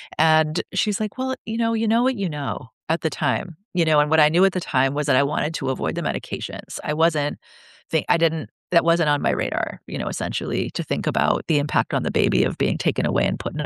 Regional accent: Massachusetts, United States; born there; I was born in the United States in 1974. In Massachusetts, in the hospital.

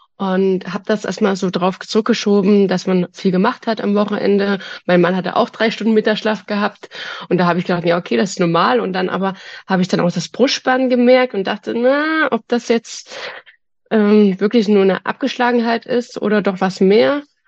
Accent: Germany; born there; Ich bin das dritte Kind meiner Eltern und ich bin in der DDR geboren

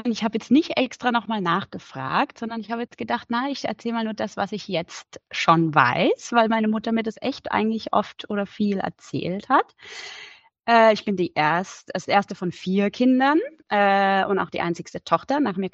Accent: Heidelberg, Baden-Württemberg, Germany; Und da ist in Heidelberg, wo ich her bin, immer der Heidelberger Herbst, ist so ein Straßenfest

